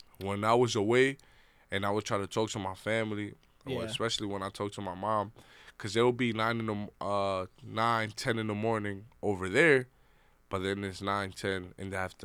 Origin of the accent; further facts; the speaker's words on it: Dominican Republic; I'm from the Dominican Republic.